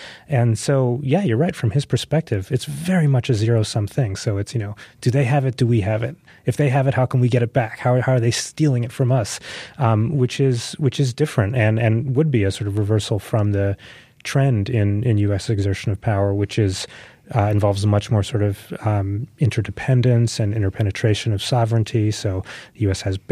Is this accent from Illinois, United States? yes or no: no; Pennsylvania, United States; accent: Pennsylvanian; who spoke English in a accent that didn't sound so terribly different from my Pennsylvanian accent.